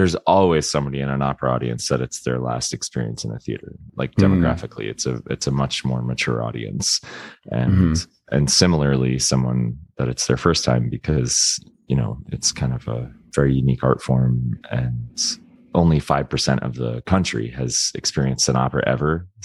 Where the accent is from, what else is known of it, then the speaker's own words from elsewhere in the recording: Florida, United States; growing up in Florida can be really terrible, like depending on where you are, you know?